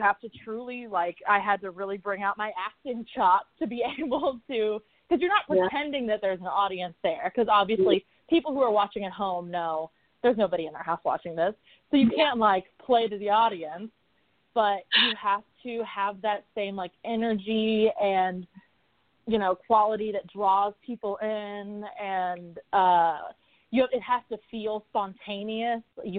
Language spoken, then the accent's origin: English; Nashville, Tennessee, United States; like I grew up in Nashville going to play way before I should have been allowed to go to play, like watching drag queens as like a little kid